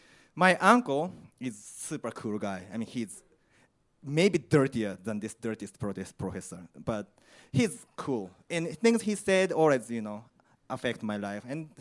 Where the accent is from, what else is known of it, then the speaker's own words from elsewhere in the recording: Japan; The problem is, I'm from Japan, that's the first side.